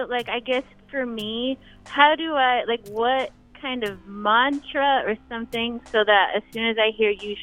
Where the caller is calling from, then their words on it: Joshua Tree, California, United States; Joshua Tree.